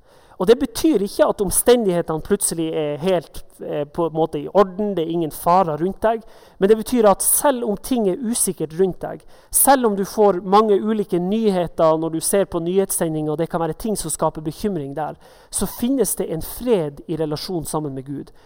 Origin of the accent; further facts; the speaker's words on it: Northern Norway, Norway; Men spesielt hjemme i Nord-Norge, og det var mørketid på vinteren